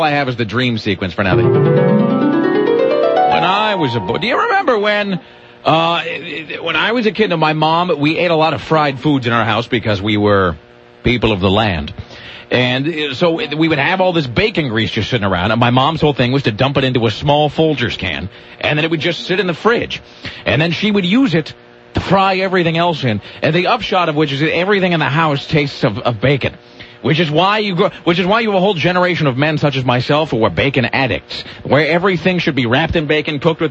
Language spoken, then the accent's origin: English; Pacific Northwest, United States; I know that growing up in the Northwest, I should know these things.